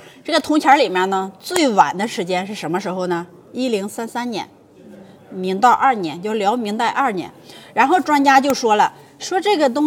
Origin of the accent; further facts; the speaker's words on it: Shandong, China; 我是山东人啊，我山东人，我老家的时候就是民间盖屋子